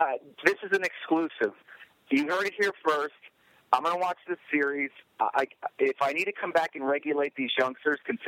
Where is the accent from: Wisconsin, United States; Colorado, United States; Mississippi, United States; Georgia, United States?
Mississippi, United States; I'm actually born and raised in Mississippi, and very fortunate to get one scholarship to Arkansas State